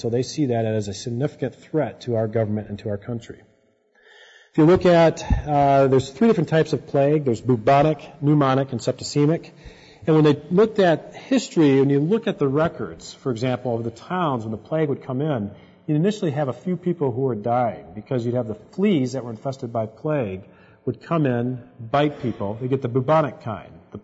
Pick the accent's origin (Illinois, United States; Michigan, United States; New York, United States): Michigan, United States; I come from Michigan, and Michigan State has a large veterinary school